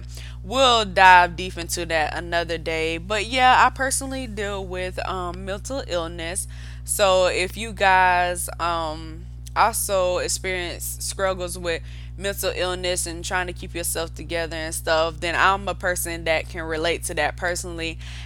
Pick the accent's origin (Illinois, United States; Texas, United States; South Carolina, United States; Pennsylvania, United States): South Carolina, United States; I'm from South Carolina. I'm a Southern girl, born and raised in South Carolina. Woo-hoo! And y'all probably can hear it in my voice how country I am